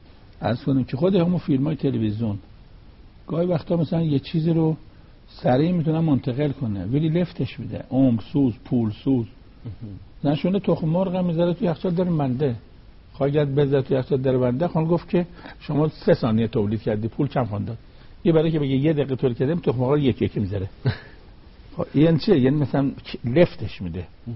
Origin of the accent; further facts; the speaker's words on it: Iran; آخه ما ایرانی هستیم